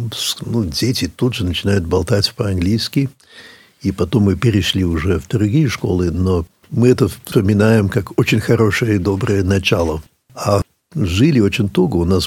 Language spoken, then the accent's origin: Russian; United States; now in France; Вы знаете, я родился во Франции и сейчас там живу, но все-таки Америка. Америка, мы там вырос, там школа, университет, друзья